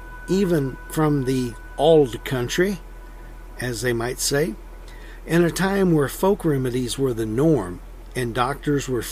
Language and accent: English; Texas, United States; from Texas.